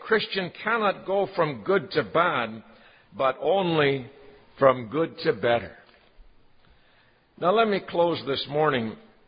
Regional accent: Dominican Republic; I come from the Dominican Republic on the island of Hispaniola.

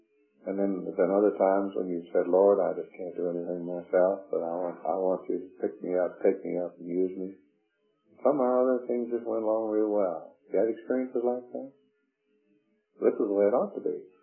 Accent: the South, United States; accent: southern; I grew up in the Scotch community when I was a boy. Almost spoiled my southern accent because the Scotch, you know, got a butter on their tongues.

